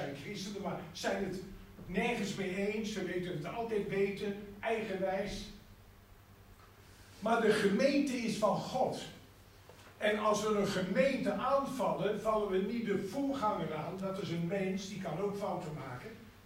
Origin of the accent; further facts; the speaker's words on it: Utrecht, Netherlands; born there; Geboren in Utrecht in de Otterstraat, bijna binnenstad.